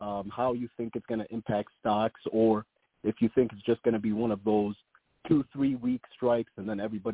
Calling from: Detroit, Michigan, United States; I'm calling in from Detroit.

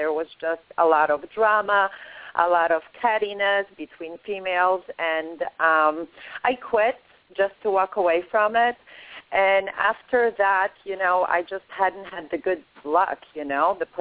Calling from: West Palm Beach, Florida, United States; I'm calling from West Palm, and today is my birthday.

